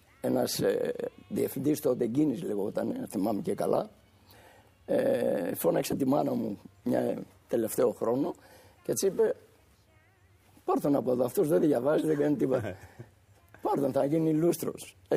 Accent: Ampelokipoi, Attica, Greece; born there; Γιατί γεννήθηκα στους Αμπελοκήπους, στα Τουρκοβούνια. Και όταν χώρισε η μάνα μου με τον πατέρα μου 10 χρονών, γύρισα και δίπλα στον Παναθηναϊκό έμεινα με η μητέρα μου με την αδερφή της.

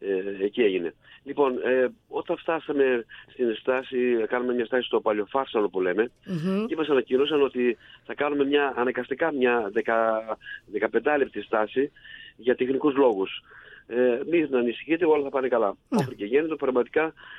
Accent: Thessaloniki, Central Macedonia, Greece; Εγώ είμαι από Θεσσαλονίκη. Ναι. Είμαι δημοτικό σύμβολο στο Δήμο Θεσσαλονίκη.

